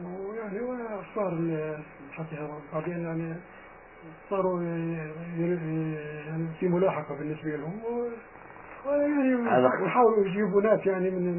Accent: Palestine; أنا فلسطيني

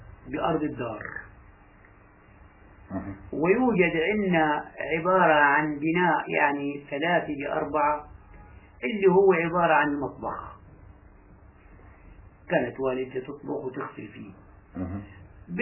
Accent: Palestine; moved away; والدي وقت طلعنا من فلسطين

